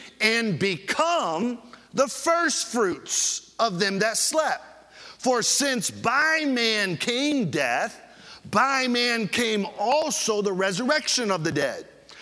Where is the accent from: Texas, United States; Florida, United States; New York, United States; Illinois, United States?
Florida, United States; Fort Lauderdale; I said, I'm from Fort Lauderdale, Florida.